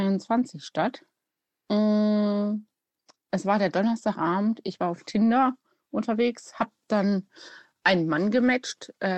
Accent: Bielefeld, North Rhine-Westphalia, Germany; Also ich komme ursprünglich aus Bielefeld.

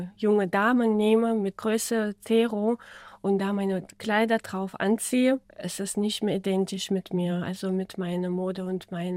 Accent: Saarland, Germany; im Saarland entsteht immer das Große. Ne? Und das ist auch meine Heimat. Ich kenne hier viele Leute. Mein Kind ist hier aufgewachsen.

